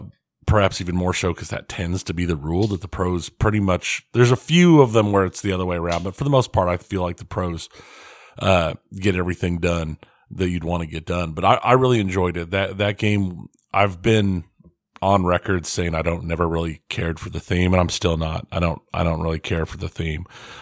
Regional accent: Kansas, United States; We're from Kansas, so we're used to thunderstorms, and we know tornado sirens and stuff.

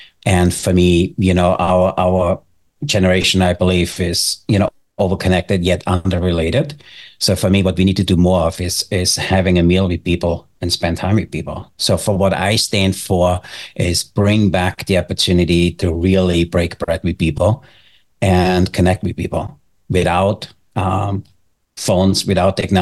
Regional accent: Austria; I'm born and raised in Austria. So if you can't tell from my accent, and I'm not a, you know, a resident of the US. So I'm native Austrian, had the opportunity to grow up in a small town.

